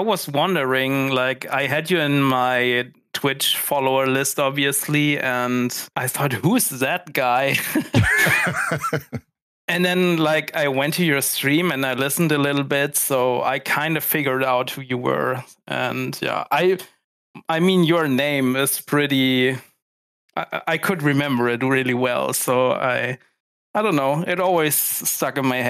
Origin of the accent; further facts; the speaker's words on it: Germany; I've always played with my friends. I've had like a Game Boy and a Nintendo 64.